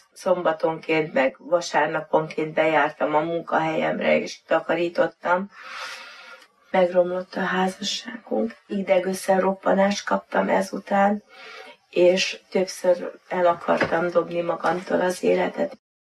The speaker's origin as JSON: {"language": "Hungarian", "town": "Kiskunfélegyháza", "region": "Bács-Kiskun", "country": "Hungary", "tie": "born or raised there", "said": "Kiskunfélegyházán születtem, katolikus családban nőttem fel."}